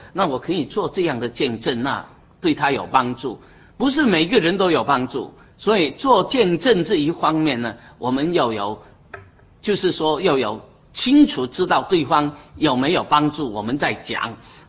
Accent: China; 我们中国人说姜太公钓鱼愿子就上钩

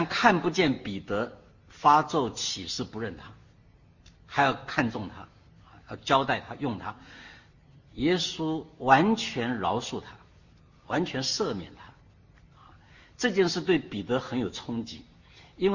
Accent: China; 我们中国人说事不过三嘛，对不对哈？

